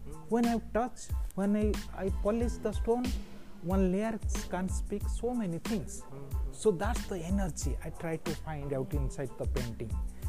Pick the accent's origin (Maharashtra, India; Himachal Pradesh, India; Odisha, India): Odisha, India; Dhenkanal; Basically, I'm from Odisha, Bhubaneswar, Dhinkanal. My village name is Nelupi.